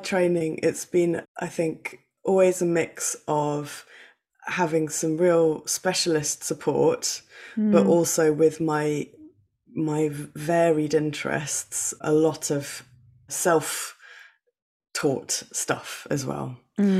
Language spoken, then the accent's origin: English; East of England, United Kingdom; I was born on the Suffolk coast. So I grew up benefiting from the legacy that Imogen Holst and Benjamin Britten and … left behind.